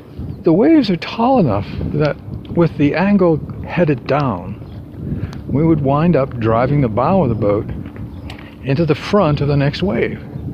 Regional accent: Portland, Maine, United States; Search and Rescue Communications and Weather in Portland Harbor Station, which was my hometown, basically.

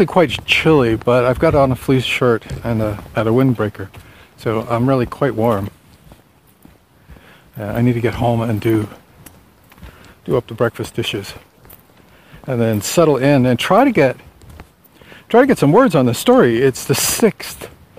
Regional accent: Windham, Maine, United States; moved away; a friend back home, back in Maine, that the captain of the El Faros from my hometown, back in Windham

